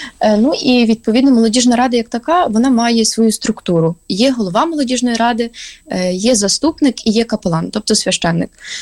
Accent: Zolotyi Potik, Ternopil Oblast, Ukraine; now in Lviv, Ukraine; я навчаюся і, відповідно, проживаю у Львові, хоча я родом з Тернопільщини, а саме з Золотого Потоку.

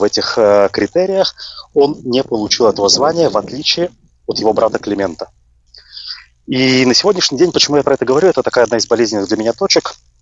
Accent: Russia; moved away as an adult; Несмотря на то, что я родился в России и прожил 25 лет в России, в Советском Союзе, в России

